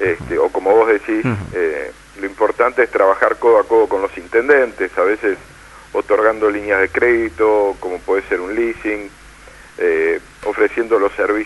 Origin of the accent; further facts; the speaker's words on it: Tandil, Buenos Aires Province, Argentina; born there; a mis orígenes en Tandil. Yo soy nacido en Tandil y siempre extraño la tranquilidad del interior